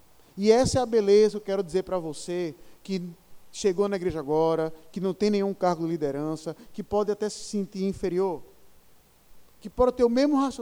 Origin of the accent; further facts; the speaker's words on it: Pernambuco, Brazil; E aí eu, como pernambucano, sou tão chato nisso que eu digo assim, há do que se gabar nisso, Pernambuco